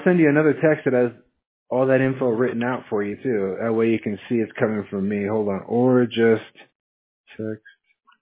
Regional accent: Washington, United States; now in California, United States; I'm actually from Washington State, and it's pretty cold there, so that's what I was used to.

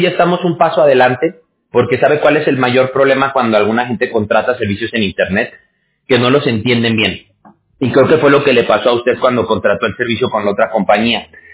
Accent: Aguascalientes, Mexico; now in California, United States; no sé si usted ubique Aguascalientes, que es de donde yo soy.

